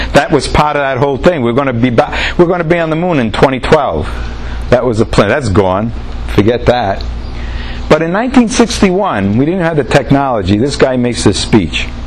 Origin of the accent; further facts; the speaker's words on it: Rhode Island, United States; I grew up in Rhode Island.